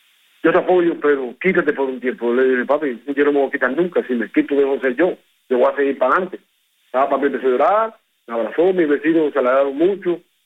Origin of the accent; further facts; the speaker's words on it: Cuba; yo y mi pueblo cubano